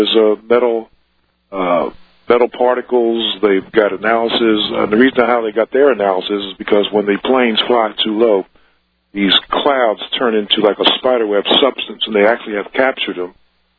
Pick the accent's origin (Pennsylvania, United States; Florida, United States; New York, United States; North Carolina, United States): Pennsylvania, United States; Philadelphia; It's in Philadelphia, too. I'm from Philly.